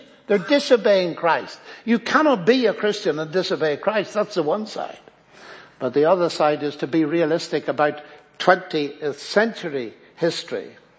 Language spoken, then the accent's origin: English; Ireland; I come from Ireland.